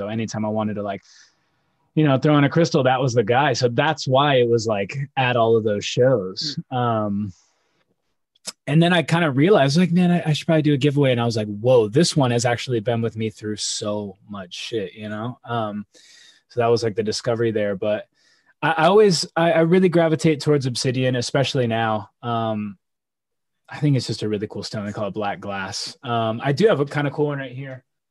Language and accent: English; Las Vegas, Nevada, United States; It's just back in those days where I grew up in Las Vegas.